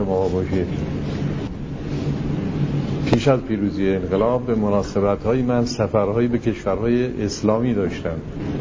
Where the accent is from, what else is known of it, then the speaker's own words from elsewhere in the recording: Iran; ما ایرانی هستیم خجالت میکشیم.